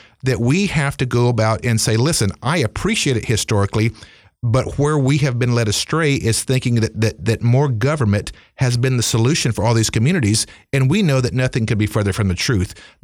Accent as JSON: {"language": "English", "town": "Greensboro", "region": "North Carolina", "country": "United States", "tie": "born or raised there", "said": "like in my hometown of Greensboro at Woolworth, where that took place."}